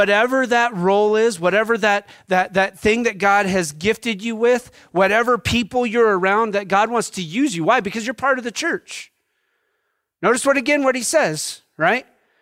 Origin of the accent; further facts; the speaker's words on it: Wyoming, United States; I grew up in Wyoming. So number one, I'm used to smaller churches.